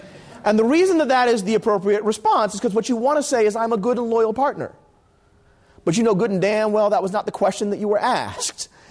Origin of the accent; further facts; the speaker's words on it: Philadelphia, Pennsylvania, United States; I'm from Philadelphia, in case that's not clear.